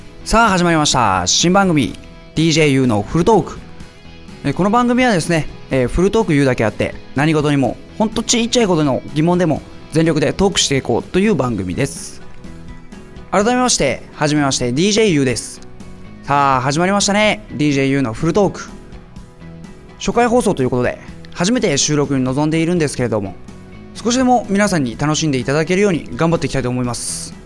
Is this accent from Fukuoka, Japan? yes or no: yes; Fukuoka, Japan; 年は27歳です。もう中堅あたりになりますね、人生で言いますと。で、出身はですけど福岡ですね、九州で生まれ育ちました。